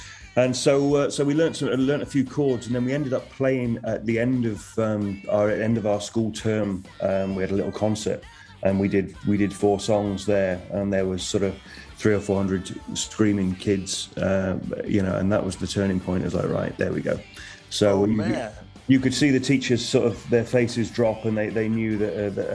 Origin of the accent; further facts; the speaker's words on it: Hereford, West Midlands, United Kingdom; Yeah, so I grew up in Hereford, which is right out in the country.